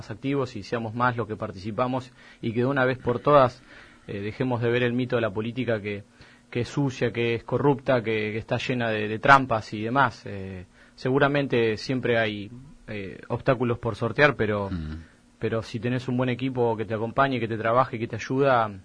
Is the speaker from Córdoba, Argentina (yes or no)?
no; Pinamar, Buenos Aires Province, Argentina; soy una persona de Pinamar de toda la vida, pero que nunca trabajé activamente en un partido